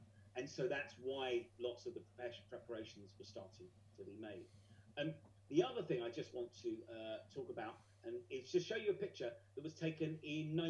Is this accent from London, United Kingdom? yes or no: yes; London, United Kingdom; But I'm a Londoner, and this is the story of London.